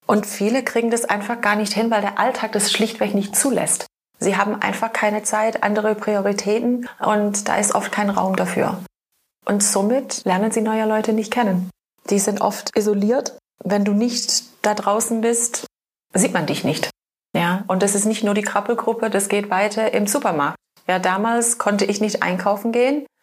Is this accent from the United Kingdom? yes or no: yes; England, United Kingdom; German is a second language; Ich bin Engländerin, verheiratet und ich habe zwei Kinder.